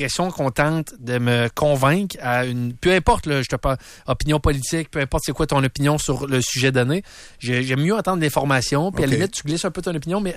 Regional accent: Charlesbourg, Quebec, Canada; Oui, moi je viens de Charlebourg.

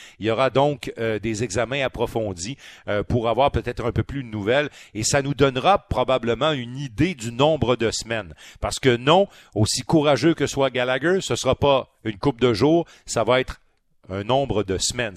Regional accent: Quebec, Canada; un peu partout au Canada et chez nous au Québec

